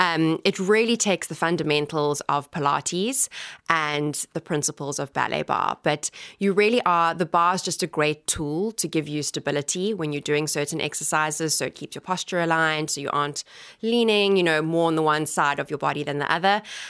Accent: Cape Town, Western Cape, South Africa; moved away as an adult; now in Ireland; I am from Cape Town.

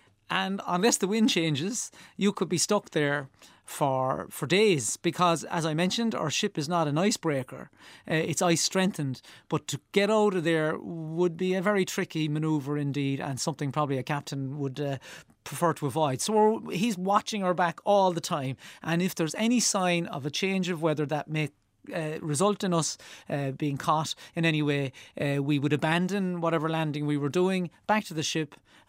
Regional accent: Ireland; And as an Irishman who's proud of his Irish heritage and wanting to fly the flag, I often have to remind them about the contribution that other nationalities made.

